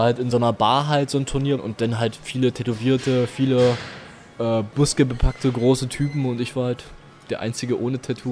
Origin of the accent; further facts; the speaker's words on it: Heidensleben, Saxony-Anhalt, Germany; bei uns in Sachsen-Anhalt, in der Stadt, wo ich zur Schule ging, Heidensleben, einen Flyer gefunden